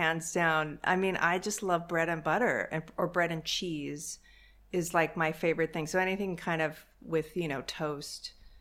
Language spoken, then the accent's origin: English; England, United Kingdom; born there; I was born in England